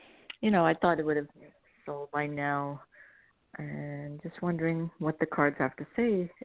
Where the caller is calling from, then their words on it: California, United States; I'm calling from California.